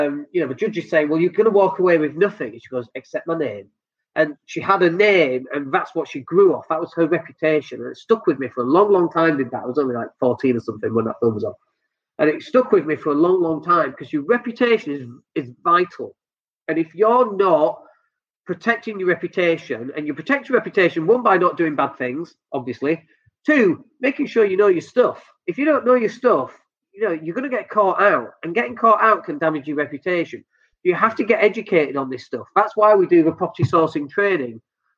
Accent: Leeds, Yorkshire and the Humber, United Kingdom; I'm from Leeds

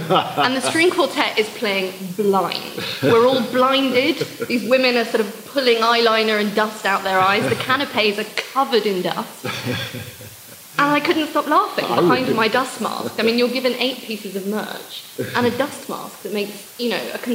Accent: England, United Kingdom; accent: English; I know how I sound. Yeah. Very English as well.

